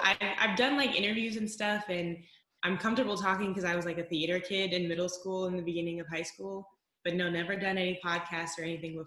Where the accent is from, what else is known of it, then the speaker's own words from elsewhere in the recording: North Carolina, United States; and I'm from North Carolina. So I had gone from, you know, small-ish town in North Carolina to moving all the way across the country and living in LA.